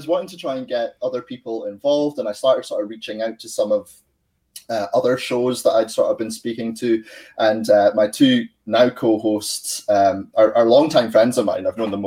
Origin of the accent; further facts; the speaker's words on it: Scotland, United Kingdom; I'm Scottish.